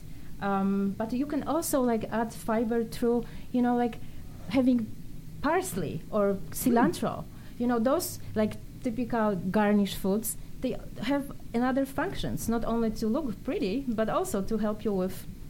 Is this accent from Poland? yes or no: yes; Poland; Like I'm from Poland, so I eat white beans, right?